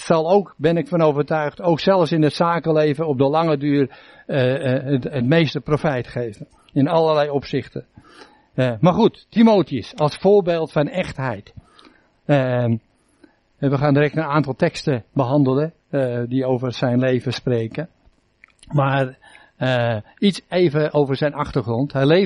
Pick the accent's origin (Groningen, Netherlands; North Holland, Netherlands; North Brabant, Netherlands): North Holland, Netherlands; Amsterdam; ik ben ook een Amsterdammer